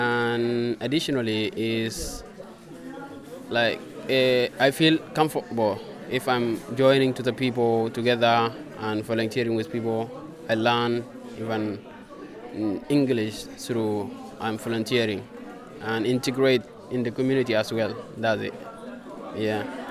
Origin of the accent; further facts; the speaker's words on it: Sudan; English is a second language; I'm originally from Sudan.